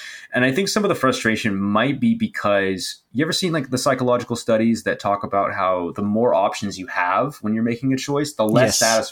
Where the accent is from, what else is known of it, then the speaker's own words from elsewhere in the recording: United Kingdom; So I'm English. Mm. I'm half English, half Puerto Rican.